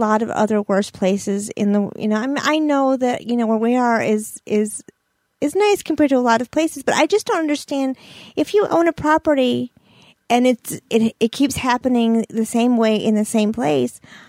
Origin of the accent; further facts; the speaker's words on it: Brook Park, Ohio, United States; I'm from Brook Park, Ohio. What the hell do I know about Southern Indiana property?